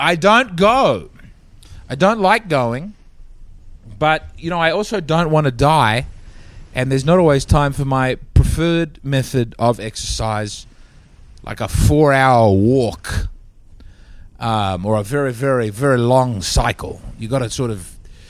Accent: Australia; I said, I'm Australian.

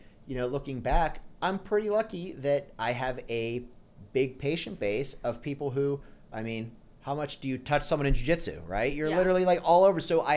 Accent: Pittsburgh, Pennsylvania, United States; I'm from Pittsburgh, Pennsylvania. So we're both from the Northeast.

